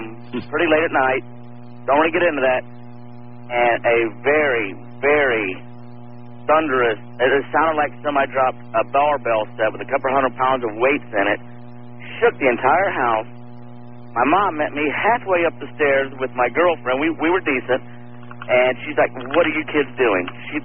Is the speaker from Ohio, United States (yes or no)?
yes; Ohio, United States; I'm from Central Ohio.